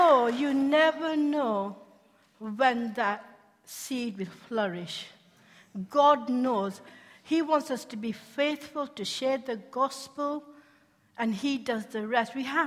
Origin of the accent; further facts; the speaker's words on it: Yorkshire and the Humber, United Kingdom; it was a really reasonable ticket because I'm a Yorkshire lass.